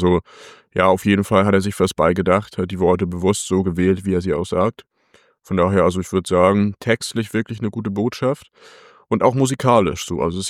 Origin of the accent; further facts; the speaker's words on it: Mecklenburg-Vorpommern, Germany; ich komme ja auch aus Mecklenburg-Vorpommern.